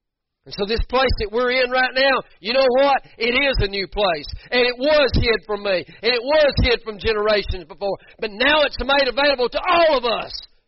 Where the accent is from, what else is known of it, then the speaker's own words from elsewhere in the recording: Georgia, United States; We're the family from Georgia. 300 people there, but we're the family from Georgia.